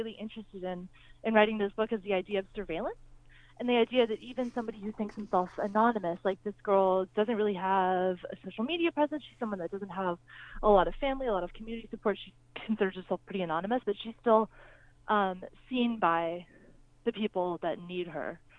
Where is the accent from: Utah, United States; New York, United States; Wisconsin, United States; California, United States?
California, United States; Hollywood; despite, you know, growing up in Hollywood.